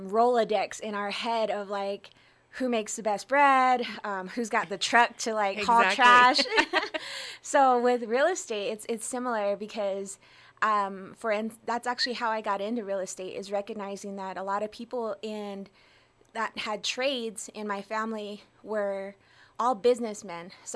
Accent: Farmington, New Mexico, United States; I am from the Farmington, I'm living in the Farmington area, but my grandparents are from the Mitten Rock area.

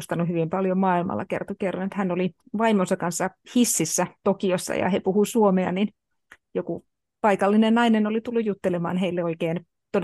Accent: Turku, Southwest Finland, Finland; Mä olen itse opiskellut Turussa ja mä olen Turusta kotoisin.

